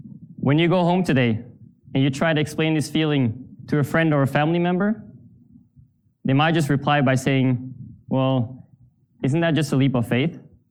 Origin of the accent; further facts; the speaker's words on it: Belgium; my home country, Belgium, and say goodbye to my parents for almost 4 years